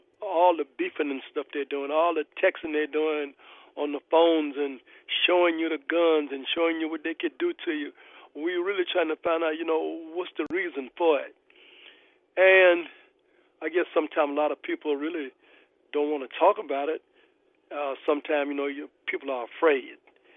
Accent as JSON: {"language": "English", "town": "Chicago", "region": "Illinois", "country": "United States", "said": "well, I'm from Chicago. We don't like Danville. Danville don't like us."}